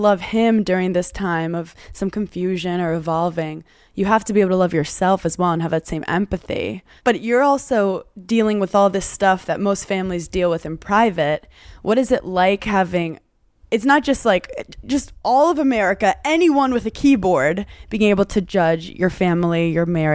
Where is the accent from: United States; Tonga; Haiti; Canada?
United States; Brooklyn, New York; because I'm from Brooklyn. I've never been to Orange County.